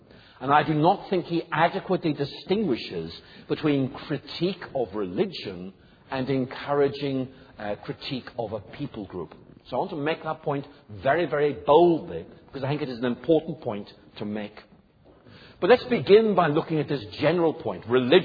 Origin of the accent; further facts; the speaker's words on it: Northern Ireland, United Kingdom; growing up in Northern Ireland, that was a major element in my thinking.